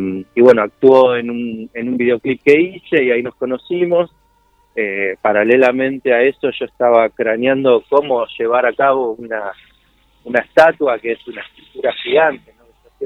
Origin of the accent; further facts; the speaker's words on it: Mar del Plata, Buenos Aires Province, Argentina; now in Buenos Aires, Argentina; yo soy de Mar del Plata, me vine a vivir a Buenos Aires para, bueno, estudiar y trabajar.